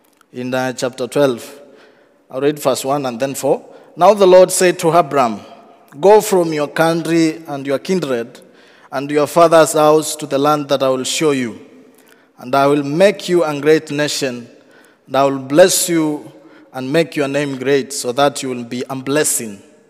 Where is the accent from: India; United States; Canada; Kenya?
Kenya; English is a second language; now in Netherlands; I come from Kenya. Been living in the Netherlands now. This is my fourth year.